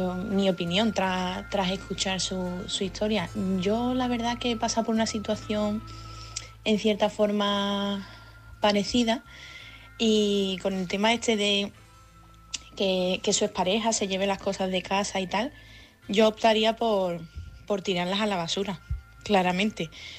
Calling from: Seville, Andalusia, Spain; corresponsal de Sevilla

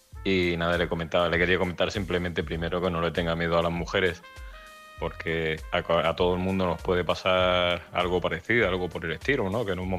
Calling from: Almería, Andalusia, Spain; de Almería.

